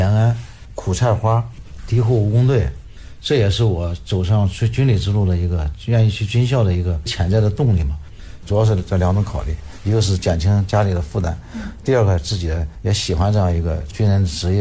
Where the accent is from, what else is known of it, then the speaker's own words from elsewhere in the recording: Shandong, China; 我老家是在鲁西地区，相对比较落后，小时候没有别的娱乐啊